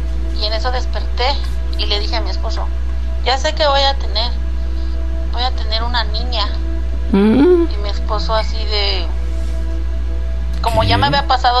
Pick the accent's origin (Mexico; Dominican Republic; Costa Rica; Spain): Mexico; Oaxaca; yo soñaba que caminaba por un río que está allá en Oaxaca, porque nosotros pues somos de allá de Oaxaca.